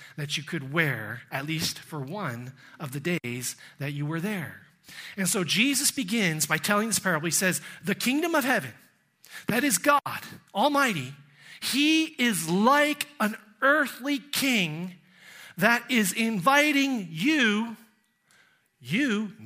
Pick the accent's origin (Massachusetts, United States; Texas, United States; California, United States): Texas, United States; you know I'm American, and I was raised in Texas, and that means I was raised Southern Baptist.